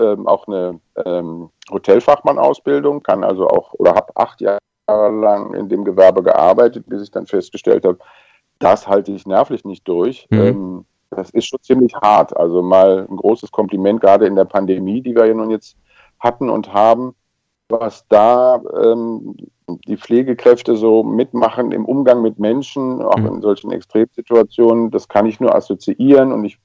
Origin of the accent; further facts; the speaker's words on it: Belgium; also born or lived in Berlin, Germany; Ich bin Berliner, bin aber in Belgien aufgewachsen, Schule gegangen, zur Grundschule, dann bin ich nach Aachen aufs Gymnasium gegangen und habe in Maastricht studiert, Musik studiert.